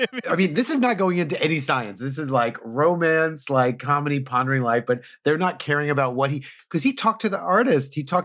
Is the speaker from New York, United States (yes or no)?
yes; New York, United States; Thank you. I'm from New York.